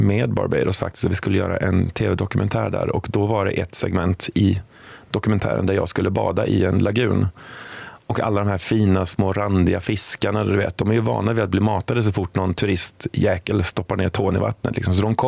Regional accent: Västra Götaland County, Sweden; born there; Och jag är född utanför Borås.

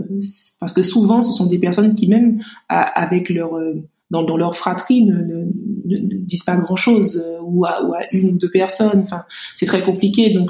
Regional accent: Martinique, France; étant donné que je suis martiniquaise, je suis donc beaucoup citée aux Antilles lorsqu'on parle de cette maladie.

